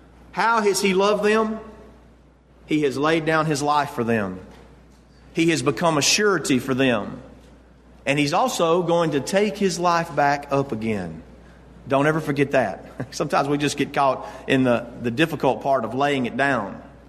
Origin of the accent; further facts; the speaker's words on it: United States; Now, I'm an American.